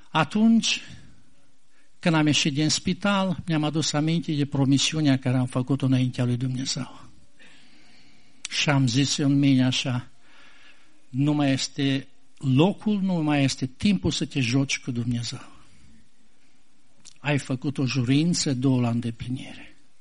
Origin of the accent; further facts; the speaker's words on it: Baia Mare, Maramureș County, Romania; pentru că eu sunt din Baia Mare, de acolo din Maramureș